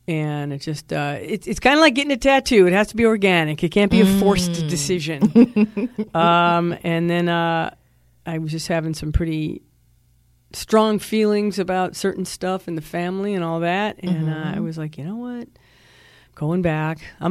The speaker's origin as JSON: {"language": "English", "region": "Wisconsin", "country": "United States", "said": "I'm from Wisconsin, and we're a thick people, and I had some self-deprecating humor."}